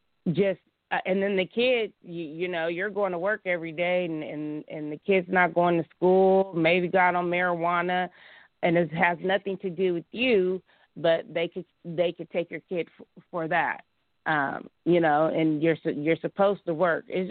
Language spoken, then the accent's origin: English; Vallejo, California, United States; born there; now in Sacramento, United States; I was born in Vallejo, California. I've ended up in Sacramento due to health issues with asthma.